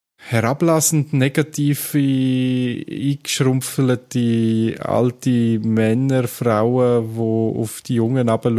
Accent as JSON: {"language": "German", "region": "Graubünden", "country": "Switzerland", "tie": "born or raised there", "said": "Wir sind im Bündnerland aufgewachsen, also am Arsch der Welt."}